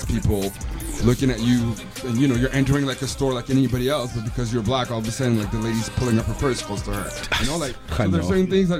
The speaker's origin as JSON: {"language": "English", "region": "Ontario", "country": "Canada", "tie": "born or raised there", "said": "Like, I grew up on the Ontario side."}